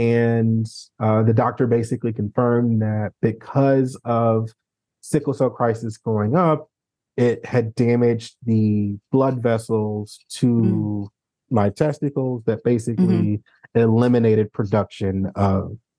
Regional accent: St. Louis, Missouri, United States; So growing up in St. Louis in the 80s and 90s, I think it was just like a standard test that they ran.

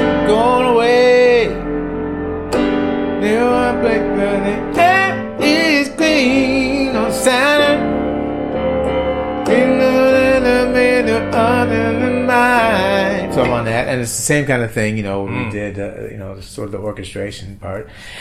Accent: Detroit, Michigan, United States; I'd never been to New York. I'm originally from Detroit. And I had experienced Europe at a young age.

